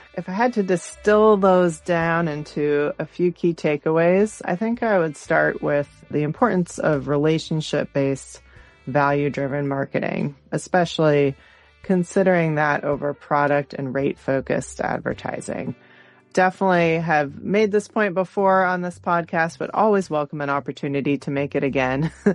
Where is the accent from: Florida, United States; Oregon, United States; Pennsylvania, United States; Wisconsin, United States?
Oregon, United States; Portland; And maybe that resonates more in my hometown of Portland, Oregon